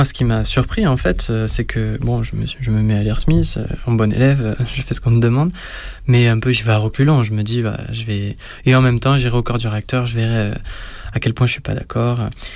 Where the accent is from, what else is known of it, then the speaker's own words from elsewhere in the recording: Toulouse, Occitanie, France; parce que moi, je viens de Toulouse, hein, ma famille est là-bas.